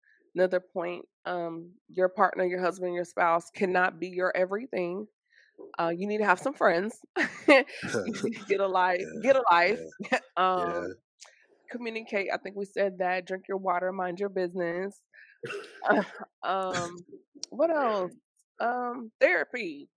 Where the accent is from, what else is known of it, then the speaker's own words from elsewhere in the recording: Tennessee, United States; I grew up in Tennessee. Friday Night Lights football was a thing.